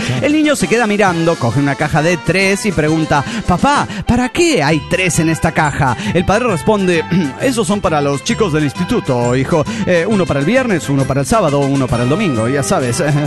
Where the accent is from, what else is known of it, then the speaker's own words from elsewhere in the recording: Pasto, Nariño, Colombia; Hola, ¿qué tal? … de Pasto.